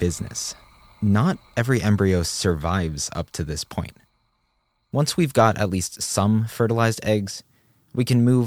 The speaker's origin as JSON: {"language": "English", "region": "California", "country": "United States", "said": "Despite being a Californian myself, I was anxious to get indoors."}